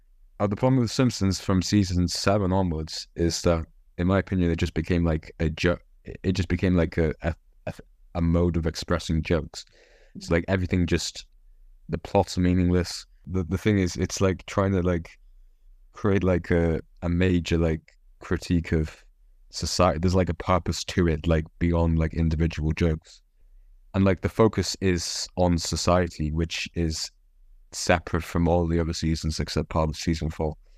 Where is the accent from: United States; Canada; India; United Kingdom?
United Kingdom; Whitehaven, North West England; accent: northern; I'm from Cumbria and from a small town called Whitehaven